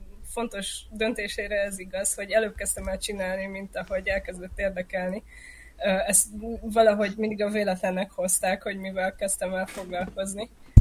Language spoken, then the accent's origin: Hungarian; Budapest, Hungary; born there; now in Szeged, Hungary; Én Budapesten születtem, és...